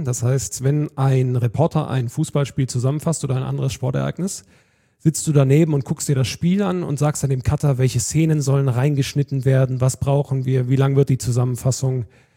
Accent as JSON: {"language": "German", "town": "Börtlingen", "region": "Baden-Württemberg", "country": "Germany", "tie": "born or raised there", "said": "Ich komme aus dem Schurwald tatsächlich, aus Börtlingen heißt das. Das ist ein kleines Dorf. Dort bin ich auch aufgewachsen"}